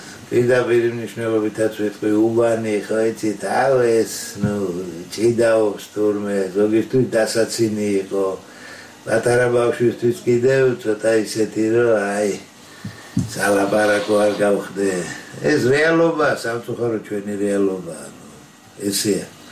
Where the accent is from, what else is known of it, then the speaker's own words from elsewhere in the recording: Tbilisi, Georgia; also born or lived in Batumi; დავიბადე ბათუმში, დავიზარდე თბილისში დედობაში. ეზოში ვისწავლე ფეხბურთის თამაში.